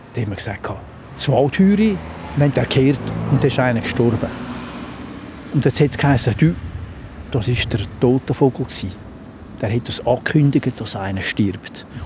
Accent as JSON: {"language": "German", "town": "Flüelen", "region": "Uri", "country": "Switzerland", "tie": "born or raised there", "said": "Also die, oder in Flielen, in der Gemeinde, wo ich aufgewachsen bin, hat es Kindertransporteure gegeben."}